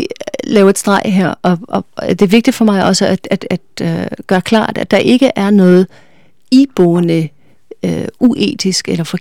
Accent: United States; Danish is a second language; Ja, på sin måde, men jeg vil sige, altså jeg er jo ikke dansker, jeg kommer fra USA, hvor ja.

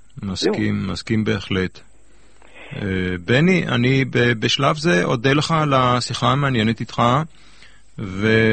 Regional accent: Jerusalem, Jerusalem District, Israel; אני כואב את הטבע שאני זכיתי ליהנות בחיקו בירושלים של שנות ה-60.

